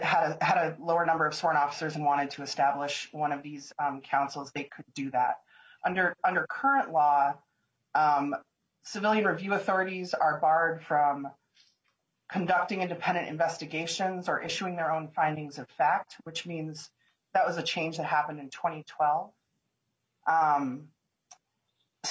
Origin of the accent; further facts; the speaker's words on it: Minneapolis, Minnesota, United States; I grew up in South Minneapolis, I grew up in the district that I represent